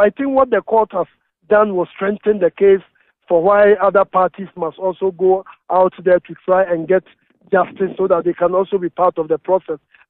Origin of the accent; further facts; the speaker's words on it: Ghana; as a judge and as a Ghanaian